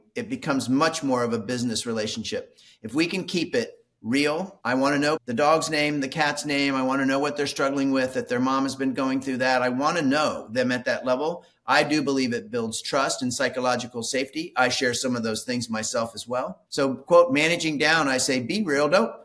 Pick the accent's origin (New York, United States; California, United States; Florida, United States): Florida, United States; literally born and raised in Florida